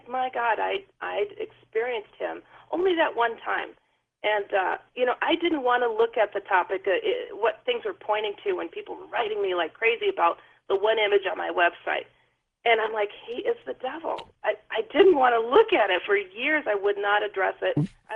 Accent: Milwaukee, Wisconsin, United States; But, you know, when I'm from Milwaukee.

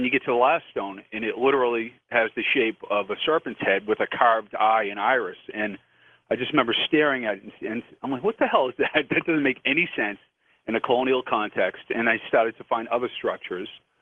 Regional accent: Boston, Massachusetts, United States; now in Ashfield, United States; I grew up in Boston, and I went to UMass about 20 years ago, and now I live in a small town in western Mass called Ashfield.

